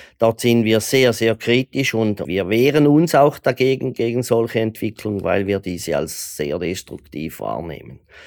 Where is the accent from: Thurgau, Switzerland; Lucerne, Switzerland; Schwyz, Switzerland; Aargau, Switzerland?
Thurgau, Switzerland; im Thurgau, wo ich herkomme